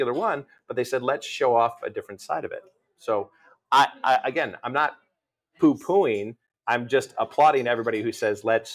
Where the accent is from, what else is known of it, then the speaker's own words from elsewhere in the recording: New York, United States; I grew up in New York. I grew up and went to school in the Finger Lakes, and so I was very much New York State wine proud